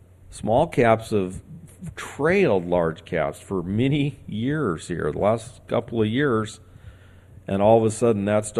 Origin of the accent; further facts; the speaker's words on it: Carlsbad, California, United States; So here's to Callaway Golf right in my hometown there at Carlsbad, California, and the stock is on the move again.